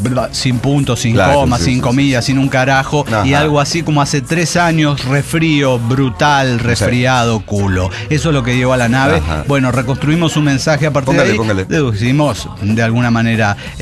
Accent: Argentina; Ustedes saben que yo soy argentino.

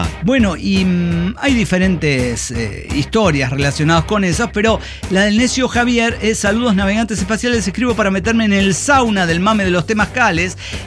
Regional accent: Honduras; Yo soy de Honduras.

